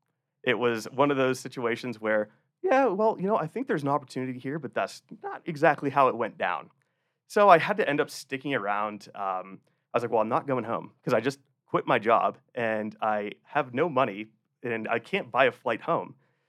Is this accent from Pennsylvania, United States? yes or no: yes; Pennsylvania, United States; I grew up in Pennsylvania, so northwestern PA, just south of Erie, north of Pittsburgh. Went to Penn State, so I was very much a PA boy through and through.